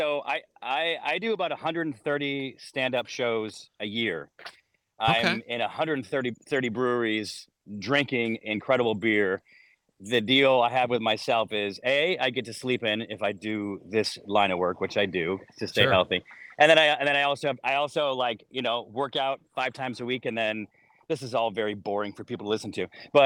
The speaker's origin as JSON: {"language": "English", "town": "Syracuse", "region": "New York", "country": "United States", "tie": "born or raised there", "said": "I grew up in Syracuse, which is very, very, very similar weather, probably the same weather in fact"}